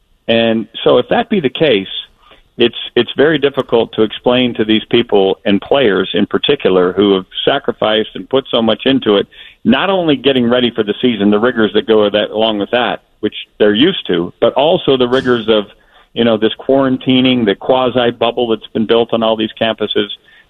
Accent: Wisconsin, United States; born there; I was born in Wisconsin.

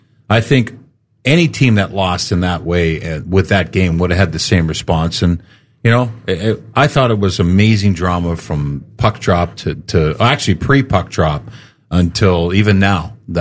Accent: Canada; And I'm from Canada, so I was pulling for Canada.

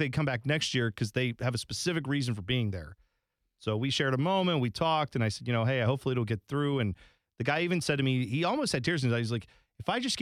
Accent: United States; I'm an American. I didn't, you know, grow up with it, but I try to keep up with Sunderland.

